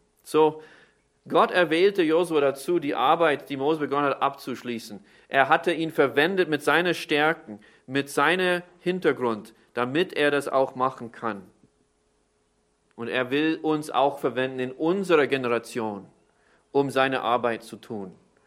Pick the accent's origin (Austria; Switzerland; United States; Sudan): Austria; Vienna; born there; German is a second language; Also ich bin in Wien zwar geboren, aber ich bin jetzt vom Staatsbürgerschaft kein Österreicher.